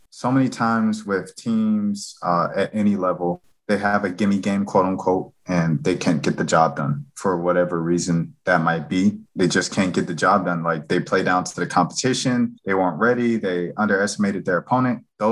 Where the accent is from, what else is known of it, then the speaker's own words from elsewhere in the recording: Atlanta, Georgia, United States; And I'm from Atlanta. So like, you know, when Deion poured the Gatorade or the ice, whatever it was in the locker room on the reporter, like, so I know all of that.